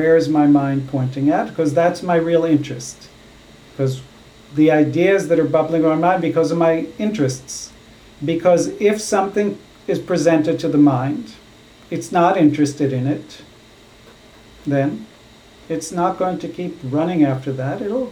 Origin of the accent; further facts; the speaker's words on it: Israel; maybe because I grew up in Israel, maybe they'll talk about Middle East situation